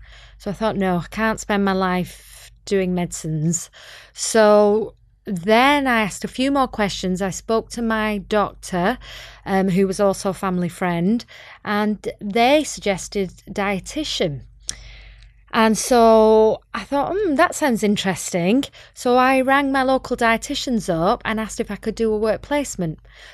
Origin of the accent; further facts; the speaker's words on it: Bolton, North West England, United Kingdom; So I went to school in Bolton, which is north of Manchester, as you can tell by my accent. Yeah, so I was born there and went to school there.